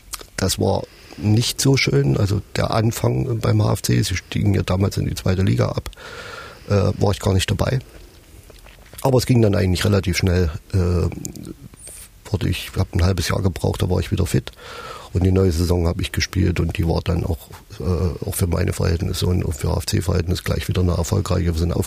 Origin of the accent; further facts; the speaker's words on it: Eisleben, Saxony-Anhalt, Germany; ich komme ja aus Eisleben, noch in einen kleinen Verein gespielt.